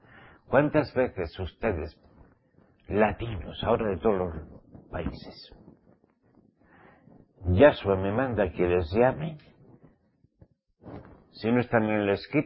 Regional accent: Spain; en mi tierra, en España

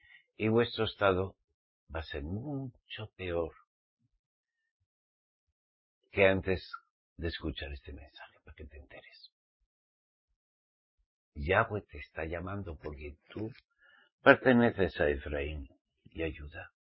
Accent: Spain; como española, a nosotros los españoles nos gusta mucho el jamoncito con tomate

